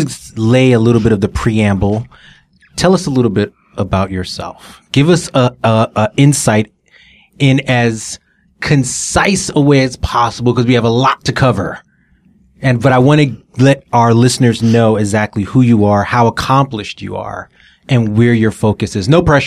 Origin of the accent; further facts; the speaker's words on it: Brooklyn, New York, United States; Like, I'm a city kid. I'm born and bred in New York, Brooklyn specifically.